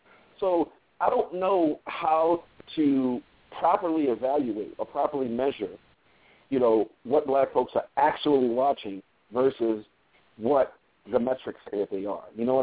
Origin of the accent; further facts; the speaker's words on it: Baltimore, Maryland, United States; because I'm from Baltimore originally, and Baltimore is very interesting